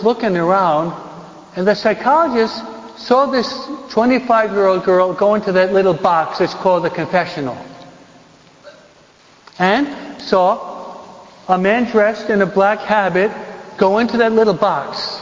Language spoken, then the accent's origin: English; New York, United States; I'm a New Yorker, huh?